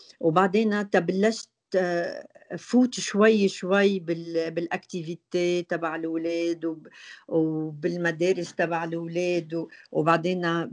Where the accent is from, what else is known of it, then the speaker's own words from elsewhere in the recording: Lebanon; now in Canada; أنا 100% لبنانية، بس أنا عندي جنسية كندية وأنا فخورة فيها. هلأ صرت كندية